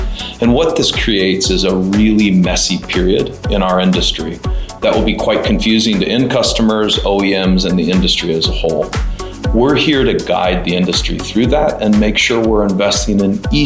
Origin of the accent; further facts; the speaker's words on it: Columbus, Indiana, United States; I'm actually from Columbus, Indiana, which is the town, small town of our global headquarters.